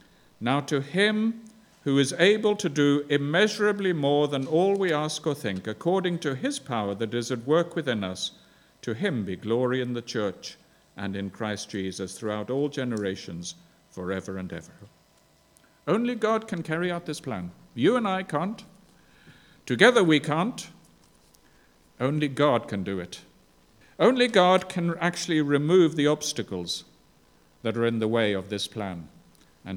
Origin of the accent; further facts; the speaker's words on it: Zambia; I grew up in Zambia, and at the time when I was growing up, there was segregation between the races.